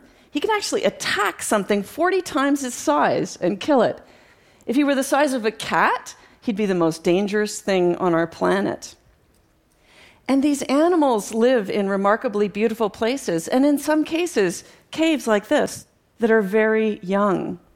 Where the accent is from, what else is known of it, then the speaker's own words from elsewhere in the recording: Canada; growing up in Canada as a young girl, that wasn't really available to me.